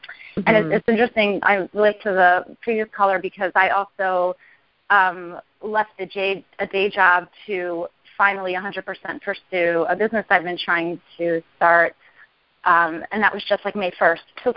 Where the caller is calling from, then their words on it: Connecticut, United States; I'm calling from Connecticut.